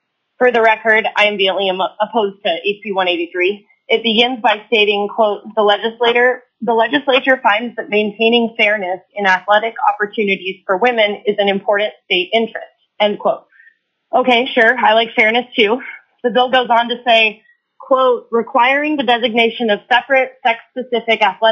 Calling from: Fairbanks, Alaska, United States; I'm calling in from Fairbanks.

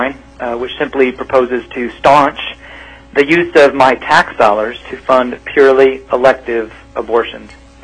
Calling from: Anchorage, Alaska, United States; I'm calling from Anchorage.

